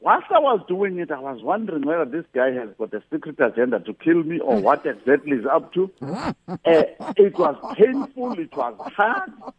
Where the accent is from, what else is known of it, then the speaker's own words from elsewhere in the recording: Soweto, Gauteng, South Africa; born there; how I was born in Paraguana, Soweto, and everything else.